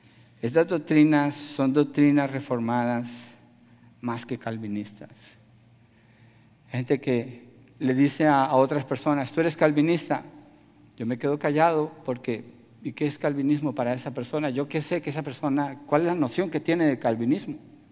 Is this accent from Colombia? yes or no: yes; Colombia; En mi país, en Colombia